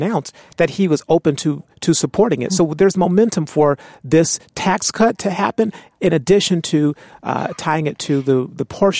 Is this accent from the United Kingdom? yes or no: no; Arizona, United States; I'm from Arizona.